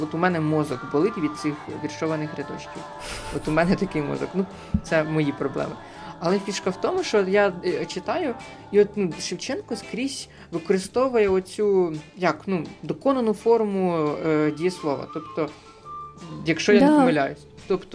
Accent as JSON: {"language": "Ukrainian", "region": "Kirovohrad Oblast", "country": "Ukraine", "said": "це максимально я вживаю в нашій Кіровоградській області, або як я хочу, щоб її називали «Середземля»."}